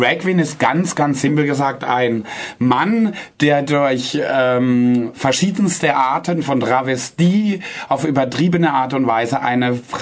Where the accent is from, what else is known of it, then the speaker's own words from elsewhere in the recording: Freiburg, Baden-Württemberg, Germany; eine Stunde, beziehungsweise anderthalb durch Freiburg, zeige ihnen meine Heimat